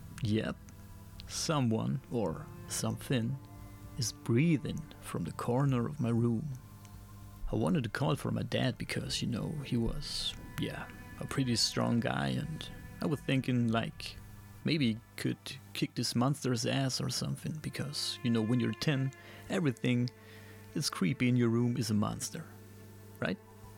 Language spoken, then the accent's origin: English; Germany; first language German; English is a second language; I hope I get that right because I'm from Germany and in German he said something else, you know.